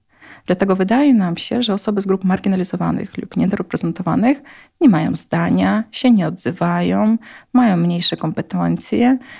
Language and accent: Polish; Warsaw, Masovian Voivodeship, Poland; Ja mówię, z Woli.